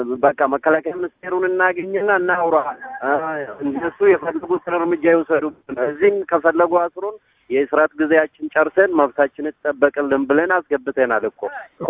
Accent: Oromia, Ethiopia; born there; now in Addis Ababa, Ethiopia; እኔ ያለሁት እኮ አዲስ አበባ ነው፣ መገናኛ እኮ ነው ያለሁት። እኔ እኮ ከባህር ዳር ከወጣሁ ያው አስቸኳይ ጊዜ አዋጅ ለዛም እንድሰራ ሄዳለሁ። ትውልዴ ኦሮሚያ ነው።

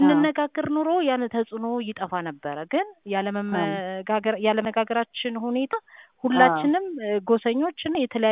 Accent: Addis Ababa, Ethiopia; እኔም እንዳልሽው የአዲስ አበባ ልጅ ነኝ እና በቃ በፊት ይሁን የትግራይ ምናምን የሚለው ነገር አላደኩበትም ማለት ነው።

